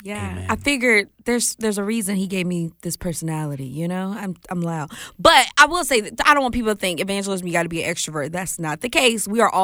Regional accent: Mississippi, United States; And I'm from Mississippi. You know, we were always known as the hospitality state.

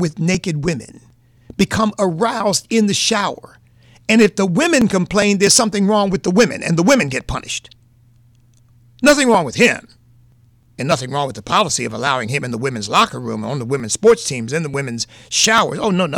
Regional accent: New England, United States; accent: New England; My New England accent comes, Arlington, I should be saying

